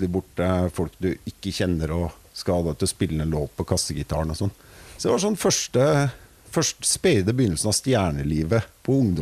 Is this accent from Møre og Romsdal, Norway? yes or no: no; Vinterbro, Akershus, Norway; jeg er fra Vinterbro.